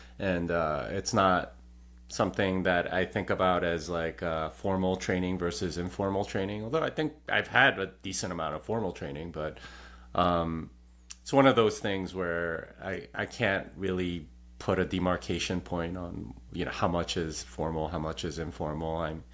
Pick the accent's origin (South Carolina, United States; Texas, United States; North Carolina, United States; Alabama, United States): Texas, United States; So I was determined to find something more obvious to show that I'm a Texan.